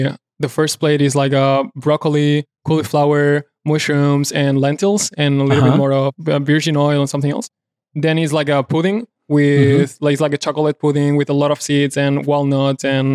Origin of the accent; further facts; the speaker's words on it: Barcelona, Catalonia, Spain; English is a second language; Right, yeah, I'm from Barcelona.